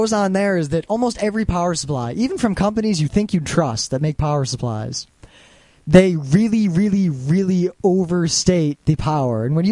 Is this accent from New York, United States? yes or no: no; Detroit, Michigan, United States; Well, I grew up in Detroit, so...